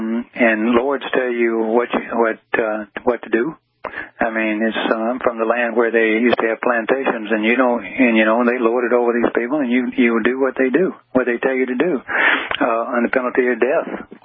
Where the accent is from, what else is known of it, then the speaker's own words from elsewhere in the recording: the South, United States; I'm from the South where there's Lord everything.